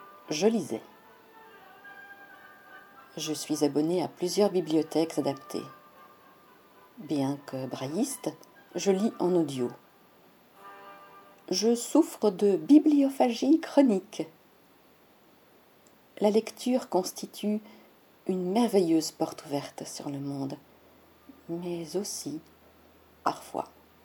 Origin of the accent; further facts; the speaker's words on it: Belgium; Je suis belge.